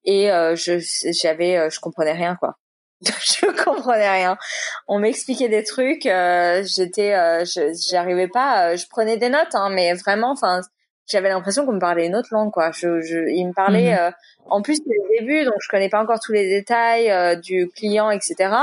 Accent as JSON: {"language": "French", "town": "Boulogne-Billancourt", "region": "Île-de-France", "country": "France", "tie": "born or raised there", "said": "vu que j'ai grandi à Boulogne, c'était le médecin que je voyais quand j'étais à Boulogne, qui est à 10 minutes de là où je vis actuellement"}